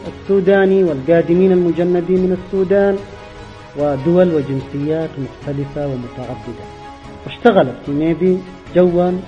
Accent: Yemen; بلدنا اليمن

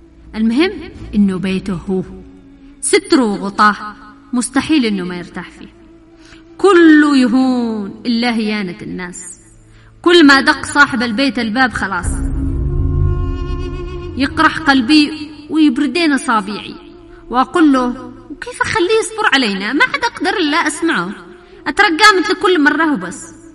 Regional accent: Taiz, Taiz Governorate, Yemen; وإحنا من أبناء تعز

